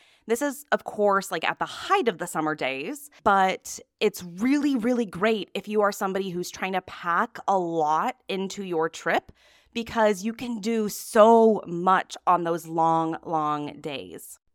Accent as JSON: {"language": "English", "region": "Nebraska", "country": "United States", "moved": "yes", "lives_now": "Germany", "said": "So I've even seen a huge change since I first moved to Bavaria about 10 years ago. So like I said, I'm coming from Nebraska, where the summers are super hot, super humid."}